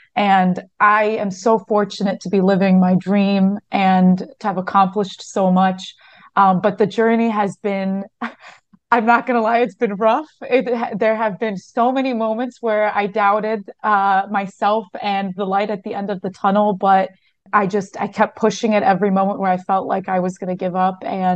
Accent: Baltimore, Maryland, United States; And I grew up in Baltimore, and the Egyptian community there, there's a community there, but it's not as big as other places in the country.

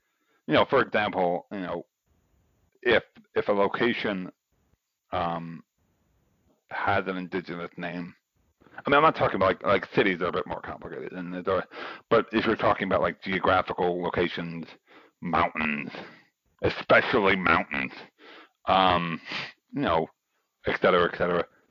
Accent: New York City, New York, United States; Like, I am a New Yorker. I live in New York City. I live on Staten Island, but I'm part of the city.

